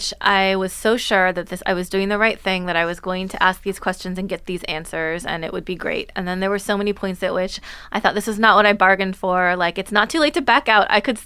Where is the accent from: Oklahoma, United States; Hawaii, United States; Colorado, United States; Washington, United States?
Washington, United States; Seattle; I was born in Seattle.